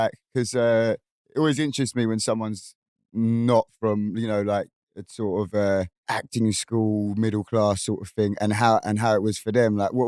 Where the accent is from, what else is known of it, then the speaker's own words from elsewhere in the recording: Kingston, London, United Kingdom; I'm from Kingston originally